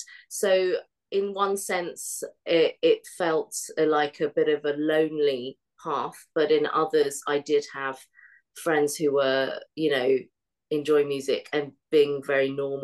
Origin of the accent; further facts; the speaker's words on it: Bromley, London, United Kingdom; I am actually from Bromley, and they have a huge, huge youth music department